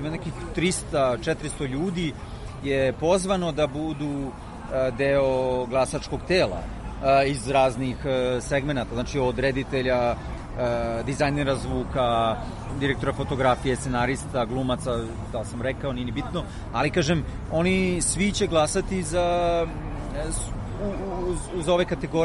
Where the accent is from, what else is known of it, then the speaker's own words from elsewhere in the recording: Belgrade, Serbia; Da, ja sam u detinjstvu prvo na Karaburmi